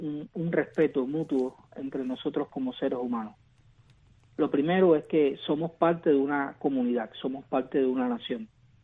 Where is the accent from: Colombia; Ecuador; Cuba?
Cuba; Santo Domingo, Villa Clara; moved away; a mi pueblo, a mi campo, a mi Santo Domingo, ahí en la provincia de Villarreal.